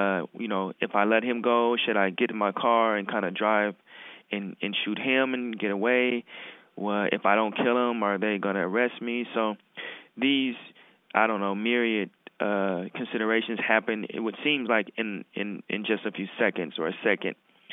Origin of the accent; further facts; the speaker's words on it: Portland, Oregon, United States; because I grew up in Portland and was kind of connected to the kind of criminalized enterprises